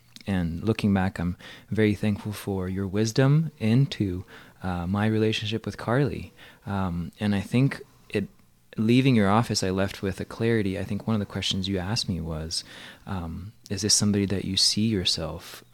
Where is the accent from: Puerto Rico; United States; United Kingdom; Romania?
Romania; So I'm originally from Romania